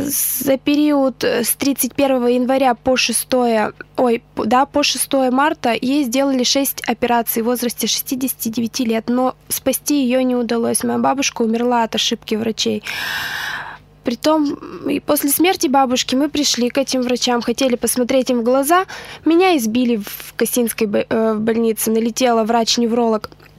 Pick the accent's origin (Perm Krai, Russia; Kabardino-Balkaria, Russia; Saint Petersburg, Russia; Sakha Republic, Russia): Perm Krai, Russia; Kosa; now in Perm, Russia; я последнее время живу в Перми. Я сама родом с Кудымкера, с Коми-Пермяцкого автономного округа. То есть, получается, с села Косы.